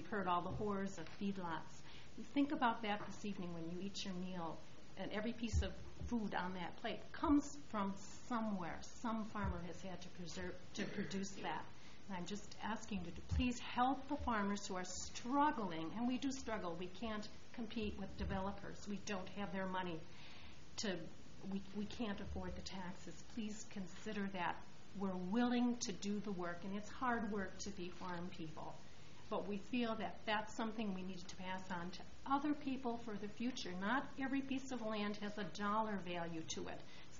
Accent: Franklin, Wisconsin, United States; born there; I was born in Franklin. My grandparents on both sides of my family were farmers.

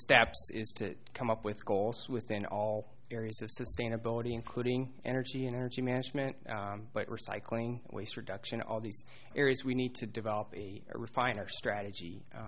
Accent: Bloomington, Indiana, United States; Bloomington, Indiana.

